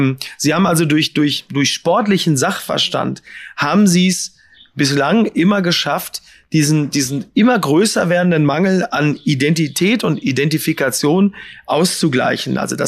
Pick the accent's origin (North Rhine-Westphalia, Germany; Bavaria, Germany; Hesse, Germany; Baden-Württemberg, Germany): North Rhine-Westphalia, Germany; ich komme ja auch nur aus dem Ruhrgebiet